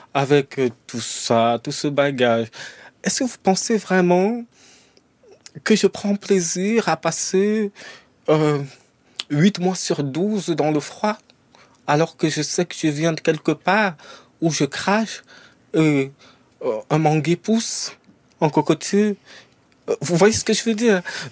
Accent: Cameroon; moved away; Aujourd'hui, ça fait 22 ans que j'ai quitté le Cameroun.

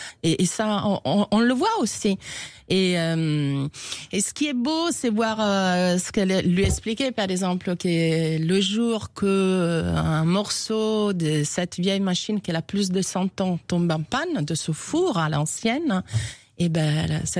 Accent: Rome, Lazio, Italy; born there; French is a second language; Ma ville natale.

